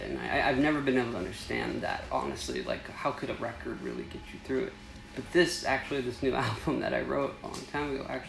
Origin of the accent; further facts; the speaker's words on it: Hollywood, California, United States; Born and raised in Hollywood.